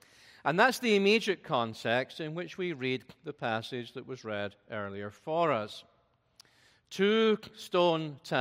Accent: Scotland, United Kingdom; accent: Scottish; you certainly shouldn't be lulled into sleep by my beautiful Scottish accent.

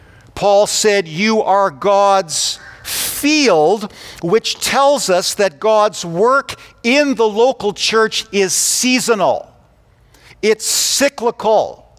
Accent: Calgary, Alberta, Canada; So, when I moved from Haysboro in South Calgary to Lakeview, I was in grade 3. Moving from Haysboro to Lakeview meant we lived in a different house on a different street.

